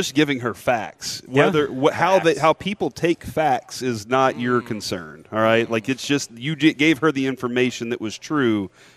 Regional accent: Dallas, Texas, United States; Growing up in East Dallas, we had to get away from those things quickly.

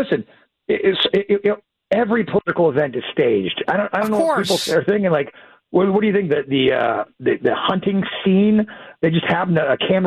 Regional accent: Pittsburgh, Pennsylvania, United States; also born or lived in Philadelphia; I'm a Pittsburgh guy originally, right? Born and raised in Pittsburgh area. But I came to Philly to go to graduate school and law school.

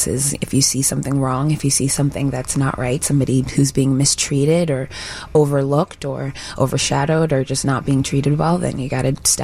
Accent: Maryland, United States; now in Chicago, United States; Yes, I'm from Maryland. I just moved here over a year ago, last January, and I've been working here ever since, and now I'm part of the Chicago community.

